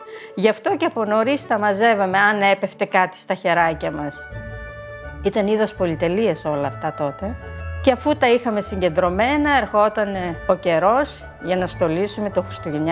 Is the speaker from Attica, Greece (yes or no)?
no; Xanthogeia, Central Macedonia, Greece; το χωριό μου ήταν πολύ φτωχό, πολύ μικρό. Ήταν τα Ξανθόγια. Τα Ξανθόγια βρίσκεται στους πρόποδες του Καϊμάκτσελαν.